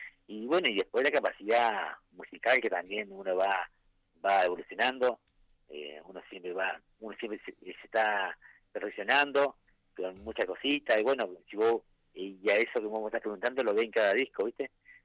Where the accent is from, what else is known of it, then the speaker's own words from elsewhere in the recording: Gualeguay, Entre Ríos, Argentina; Somos de Gualeguay, tocamos siempre en Gualeguay